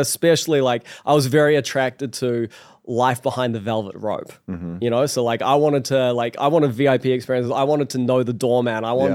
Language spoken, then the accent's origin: English; New Zealand; I grew up in New Zealand, which is a very small country at the bottom of the South Pacific Ocean. We're close to Australia and Antarctica.